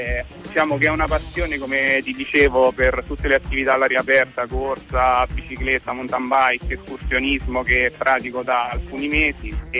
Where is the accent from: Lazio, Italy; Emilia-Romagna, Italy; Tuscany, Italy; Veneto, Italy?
Lazio, Italy; Fondi; Io sono di Fondi.